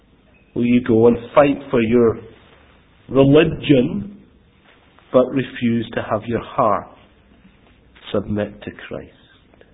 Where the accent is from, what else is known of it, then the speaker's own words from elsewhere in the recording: Glasgow, Scotland, United Kingdom; I grew up in Glasgow, and it can be quite an aggressive place.